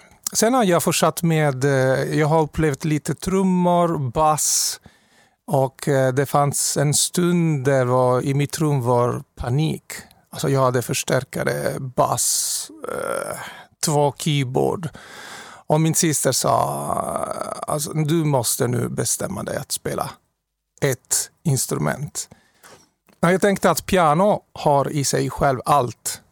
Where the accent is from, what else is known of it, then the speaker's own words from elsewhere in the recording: Rome, Lazio, Italy; Swedish is a second language; moved away as an adult; now in Gällivare, Sweden; Ja, faktiskt kommer jag från Rom. Jag har flyttat till Gällivare för 12 år sedan.